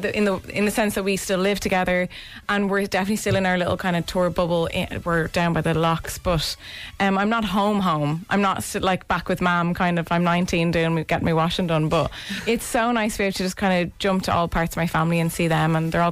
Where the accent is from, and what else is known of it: Lucan, Leinster, Ireland